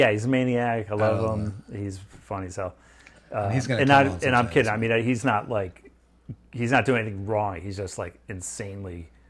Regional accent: Connecticut, United States; now in New Orleans, United States; I grew up in Connecticut in the suburbs of New York City.

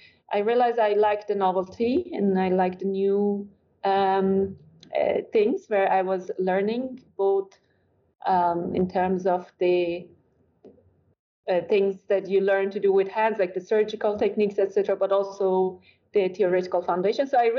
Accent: Iran; English is a second language; I was born and raised in Iran, and I went to university to study medicine.

